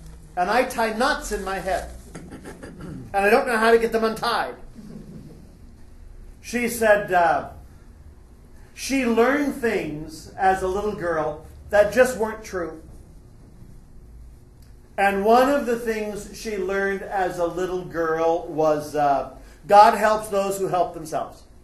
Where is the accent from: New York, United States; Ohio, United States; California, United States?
California, United States; San Jose; I grew up down in San Jose, and my father's parents lived in Menlo Park.